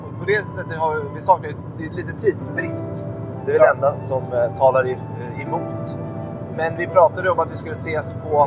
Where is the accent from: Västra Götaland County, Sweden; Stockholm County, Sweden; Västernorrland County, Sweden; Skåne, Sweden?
Stockholm County, Sweden; Stockholm; Och jag som ensam stockholmare förstod inte vad han pratade om.